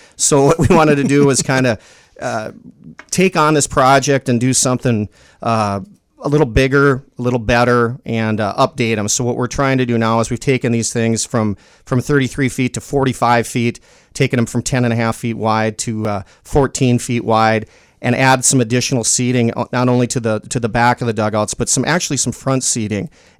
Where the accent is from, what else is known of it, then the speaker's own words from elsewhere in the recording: Jamestown, North Dakota, United States; Yeah, I am originally from Jamestown. I attended high school here